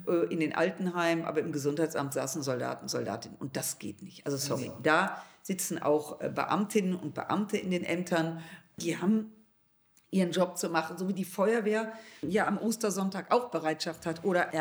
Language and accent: German; Düsseldorf, North Rhine-Westphalia, Germany; auch was meine Heimatstadt Düsseldorf betrifft